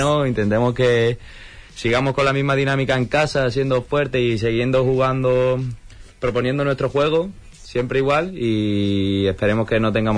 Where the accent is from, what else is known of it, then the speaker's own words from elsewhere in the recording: Huelva, Andalusia, Spain; tantos buenos momentos que hemos vivido siendo onubense